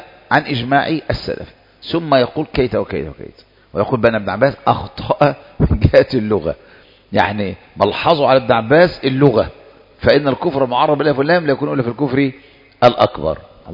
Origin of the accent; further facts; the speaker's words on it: Egypt; الذين أضلوا الشباب عندنا في مصر